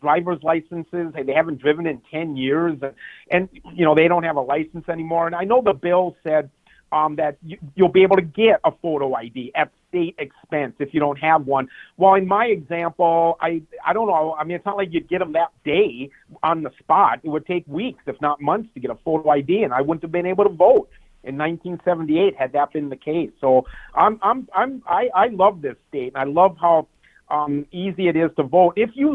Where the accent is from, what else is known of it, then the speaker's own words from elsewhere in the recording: Minnesota, United States; I just take pride in being a Minnesotan and living in a state that we want people to vote.